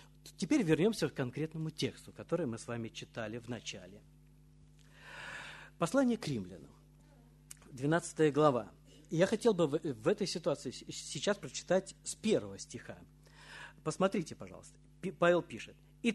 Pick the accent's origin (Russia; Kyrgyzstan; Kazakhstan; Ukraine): Russia; Moscow; Мы говорим, мы из Москвы.